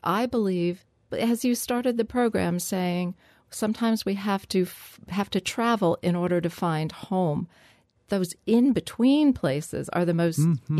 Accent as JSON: {"language": "English", "region": "New Jersey", "country": "United States", "tie": "born or raised there", "said": "And I could never see any of that growing up in New Jersey because stuff was in the way."}